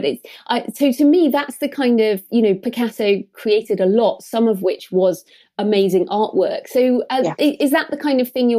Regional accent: United Kingdom; And I mean, we're both British, obviously

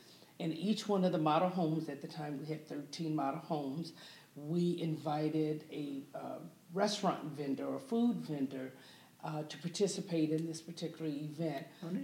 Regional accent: Los Angeles, California, United States; I grew up in Los Angeles.

